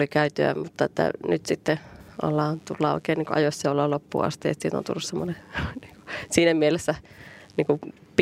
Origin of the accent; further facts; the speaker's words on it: Varkaus, North Savo, Finland; mä oon Varkaudessa syntynyt ja kasvanut, niin 500 kilsaa siitä pohjoiseen halusin sinne opistoon ja pääsin.